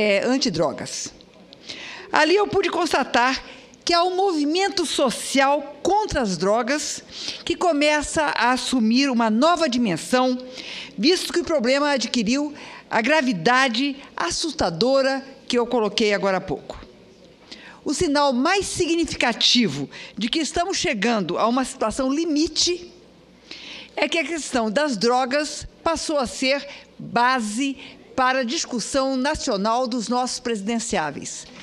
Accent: Campo Grande, Mato Grosso do Sul, Brazil; em Campo Grande, Mato Grosso do Sul, minha terra

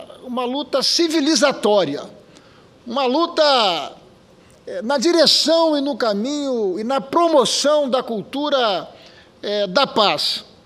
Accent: Espírito Santo, Brazil; o meu querido e glorioso Espírito Santo, a minha terra e a minha gente, os capixabas.

